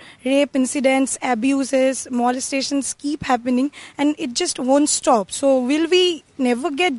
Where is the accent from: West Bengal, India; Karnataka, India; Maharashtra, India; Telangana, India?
West Bengal, India; Basically, I'm from North Bengal and I'm one of the very few students in my department who are from North Bengal. And I'm from a very remote area